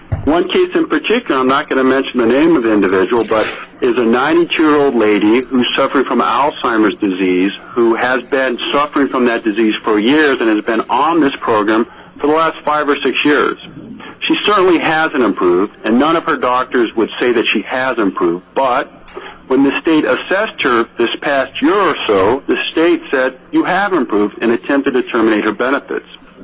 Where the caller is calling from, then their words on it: Anchorage, Alaska, United States; I'm calling in from Anchorage.